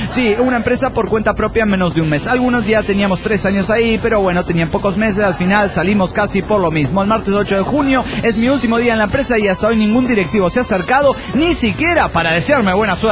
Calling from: Monterrey, Nuevo León, Mexico; de Monterrey, Nuevo León, México.

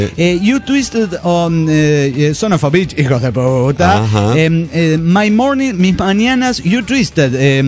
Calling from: Mexico City, Mexico; del Distrito Federal Mexicano.

